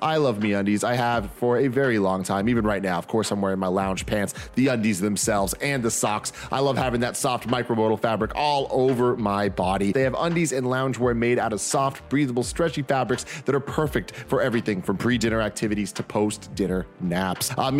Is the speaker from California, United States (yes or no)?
yes; San Francisco, California, United States; I grew up in San Francisco. There's fucking pigeons and shit everywhere.